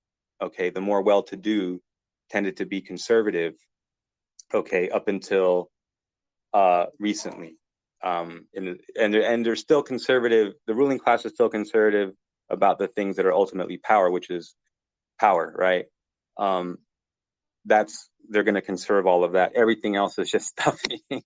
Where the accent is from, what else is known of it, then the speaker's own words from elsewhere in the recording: Los Angeles, California, United States; Like, I'm from Los Angeles, and a lot of my friends were doing things in different parts of Hollywood as well.